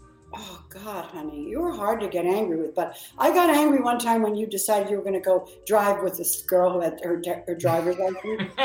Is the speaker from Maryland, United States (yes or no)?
yes; Maryland, United States; because I'm from Maryland and, you know, near Washington, D.C.